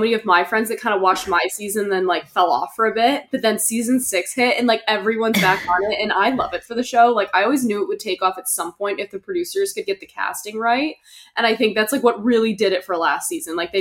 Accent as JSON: {"language": "English", "region": "Michigan", "country": "United States", "lives_now": "Venice, United States", "said": "I'm currently living in Venice, California, but I'm from Michigan, so I'm like a Midwest girly at heart."}